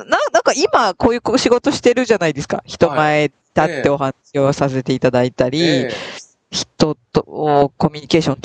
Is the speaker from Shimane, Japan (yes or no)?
yes; Shimane, Japan; 私島根県の生まれで、実家がそちらにあるんですけど、